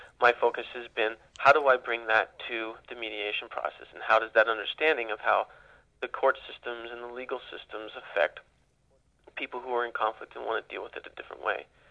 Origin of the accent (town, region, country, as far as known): Ukiah, California, United States; born or raised there; also born or lived in East Coast